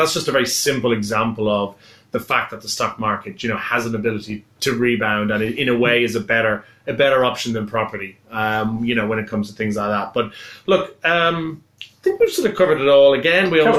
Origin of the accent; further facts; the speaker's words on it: Ireland; I'm from Ireland and that was hit quite badly.